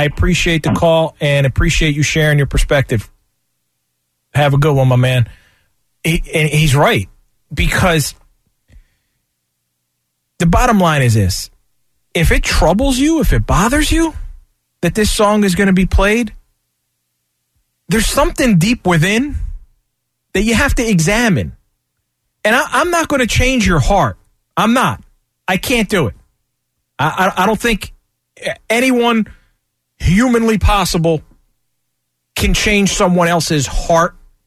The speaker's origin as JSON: {"language": "English", "town": "Philadelphia", "region": "Pennsylvania", "country": "United States", "tie": "born there", "said": "my parents were born in Palestine, so I actually speak fluent Arabic, but I was born in Philly."}